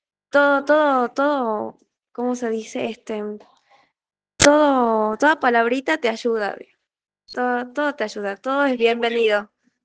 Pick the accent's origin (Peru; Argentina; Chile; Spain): Argentina; El Carmen, Jujuy; viene del Carmen, Jujuy. Tengo 21 años, soy pequeña para el rubro